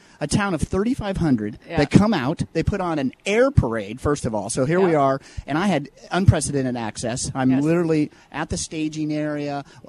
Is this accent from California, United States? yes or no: yes; California, United States; of course, we're from Coachella Valley.